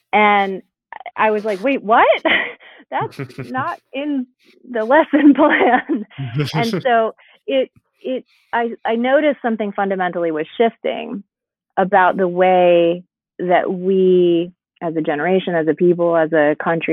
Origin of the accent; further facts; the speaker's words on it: Boston, Massachusetts, United States; I'm from the Northeast. I'm from, you know, my family goes back on both sides for generations in New York City. I grew up in Boston.